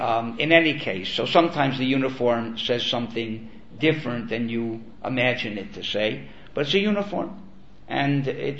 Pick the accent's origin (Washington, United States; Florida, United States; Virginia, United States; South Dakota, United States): Florida, United States; Miami; I once went back to Miami. I was a rabbi there for many years. I grew up in Miami.